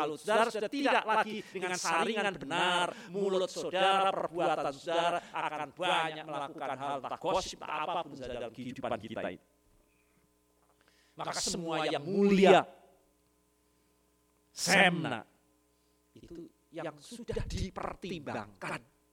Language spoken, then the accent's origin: Indonesian; United States; Indonesian is a second language; Kita orang Amerika punya pepatah ini.